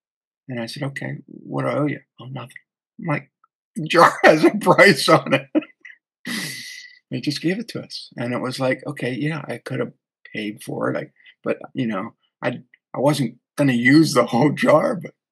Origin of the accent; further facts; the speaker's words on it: Pennsylvania, United States; I'm from Pennsylvania. I like to go there and look for other, you know, people from Pennsylvania.